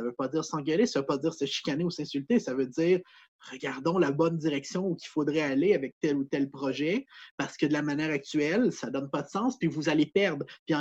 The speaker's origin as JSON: {"language": "French", "region": "Quebec", "country": "Canada", "said": "il n'y a pas plus Québécois que moi par rapport à mes origines. Je veux dire, je suis Canadien, Français d'un côté, j'ai de la descendance anglaise de l'autre côté, j'ai de la descendance française et amérindienne."}